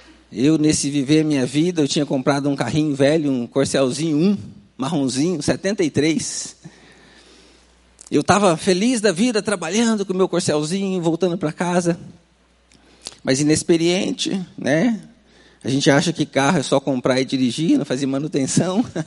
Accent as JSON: {"language": "Portuguese", "town": "Campo Grande", "region": "Mato Grosso do Sul", "country": "Brazil", "tie": "born there", "also_born_or_lived": "Paraná", "said": "eu fui morar em Campo Grande, minha cidade natal, eu nasci em Campo Grande."}